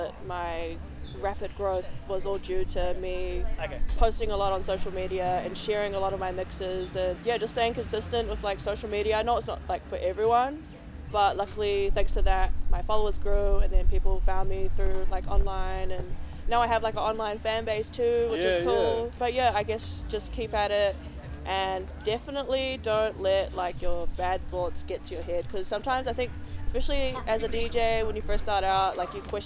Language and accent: English; Christchurch, Canterbury, New Zealand; growing up in Christchurch, like I had like crazy makeup every day, like pink hair, green hair, and I would just stick out like a sore thumb